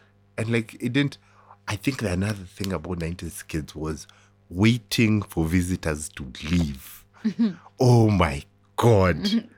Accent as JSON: {"language": "English", "region": "Nairobi", "country": "Kenya", "tie": "born or raised there", "said": "Oh, if you're a 90s kid and you remember anything growing up in Nairobi, matatus, sitting four of you."}